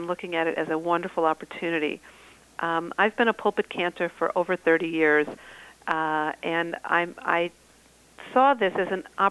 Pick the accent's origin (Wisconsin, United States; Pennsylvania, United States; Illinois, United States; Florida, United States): Wisconsin, United States; Milwaukee; I grew up in Milwaukee, Wisconsin.